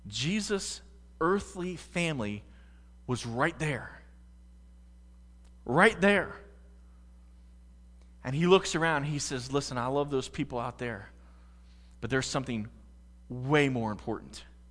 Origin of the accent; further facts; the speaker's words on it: Pennsylvania, United States; All right, I grew up in Pennsylvania. My dad was born and raised in South Philly. So we are Philadelphia sports nuts.